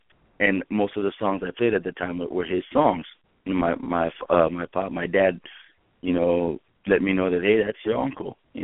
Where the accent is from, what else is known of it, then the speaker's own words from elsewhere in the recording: Hawaii, United States; And, you know, growing up in Hawaii, I was always playing music. I mean, I started playing the ukulele at about 10 years old.